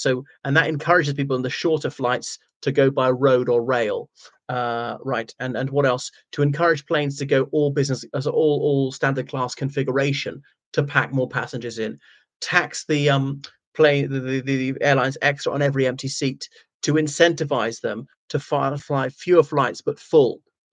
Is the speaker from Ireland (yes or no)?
yes; Ireland; now in London, United Kingdom; I'm actually from the Republic of Ireland.